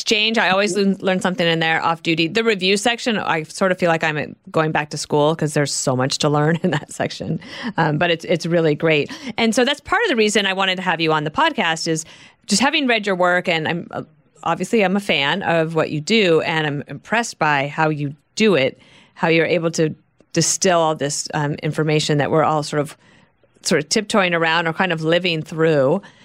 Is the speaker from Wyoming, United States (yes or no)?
yes; Wyoming, United States; also born or lived in Colorado; now in Bayhead, United States; I also, I'm new to New Jersey. I grew up in Wyoming and Colorado.